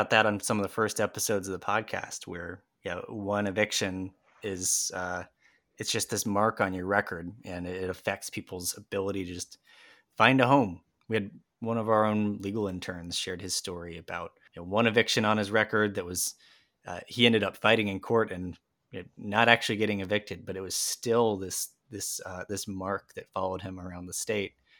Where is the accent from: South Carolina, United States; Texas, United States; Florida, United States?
South Carolina, United States; And even growing up in South Carolina, I think a lot of people didn't realize that, you know, Gullah Gullah Island is referring to real people in a real place.